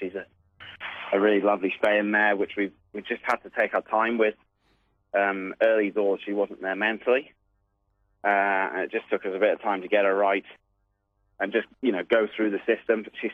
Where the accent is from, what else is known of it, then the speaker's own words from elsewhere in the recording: England, United Kingdom; Being English, but I do like the sort of staying types of horses.